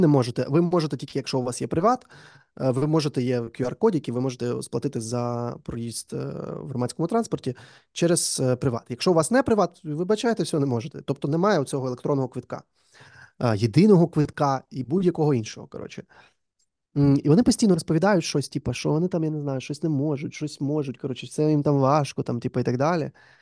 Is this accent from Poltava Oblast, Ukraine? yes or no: no; Odesa, Odesa Oblast, Ukraine; і я, і Андрій, ми з Одеси.